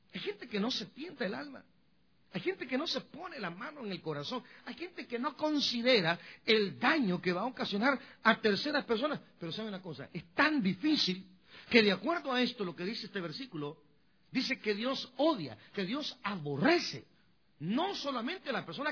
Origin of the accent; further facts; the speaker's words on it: El Progreso, Guatemala; la bomba que se detonó fue hecha en El Progreso, en mi pueblo, fíjate, para que se den cuenta la capacidad que tenemos hoy.